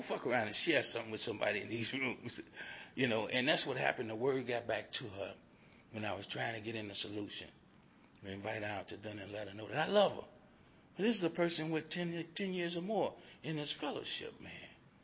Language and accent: English; Milwaukee, Wisconsin, United States; You know, I said, I'm from Milwaukee, man.